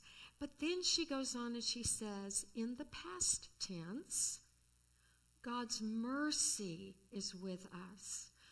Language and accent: English; California, United States; Well, I come from California, so I know a lot about desert.